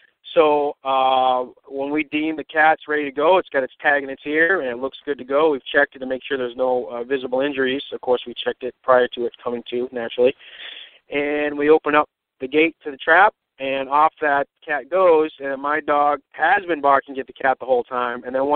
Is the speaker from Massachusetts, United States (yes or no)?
yes; Boston, Massachusetts, United States; Now, I'm coming from Boston. We don't really see cats around.